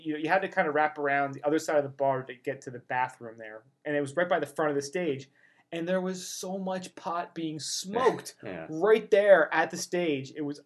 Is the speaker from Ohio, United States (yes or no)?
no; New Jersey, United States; like, okay, we're from Jersey.